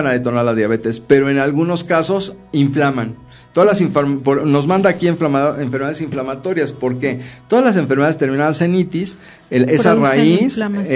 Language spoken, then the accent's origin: Spanish; Mexico; desafortunadamente como mexicanos, pues el aceite nunca falta